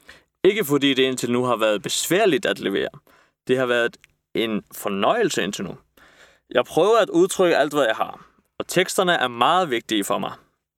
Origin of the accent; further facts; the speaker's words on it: Copenhagen, Capital Region of Denmark, Denmark; er født den 18. oktober 1988. Jeg er halv irsk og halv dansk. Min mor er dansk. Jeg er født og opvokset her på Christiania i huset, der hedder Mælkebøtten.